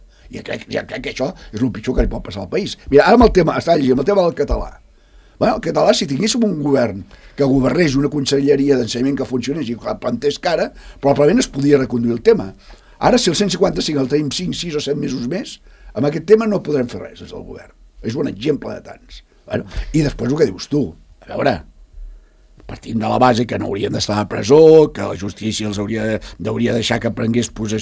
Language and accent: Catalan; Catalonia, Spain; com a català m'afecta, tinc tot el dret a opinar